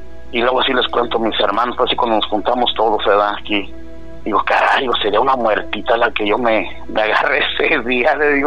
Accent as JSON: {"language": "Spanish", "town": "Tarímbaro", "region": "Michoacán", "country": "Mexico", "tie": "born there", "said": "yo soy nacido en Tarímbaro, pero mi papá y mi mamá son de otro pueblo que se llama Indaparapeo, allí mismo en Michoacán"}